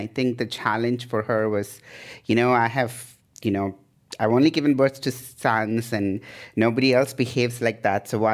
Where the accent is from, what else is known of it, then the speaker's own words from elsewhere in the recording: India; born there; I was born in India in the 80s, so I'm an 80s child.